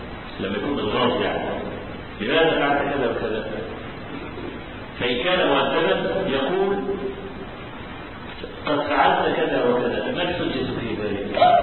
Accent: Cairo, Cairo Governorate, Egypt; احنا عندنا في القاهره ميدان اسمه ميدان بلال الشعريه

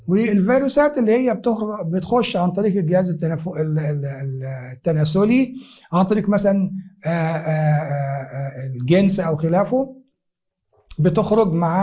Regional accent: Egypt; والحمد لله مش موجود عندنا في مصر بفضل الله سبحانه وتعالى

